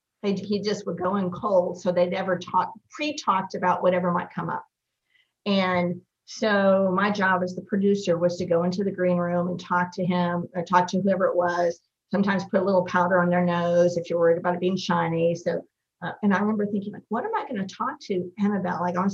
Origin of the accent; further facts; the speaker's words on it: Illinois, United States; And I grew up in Illinois and grew up on the Cardinals.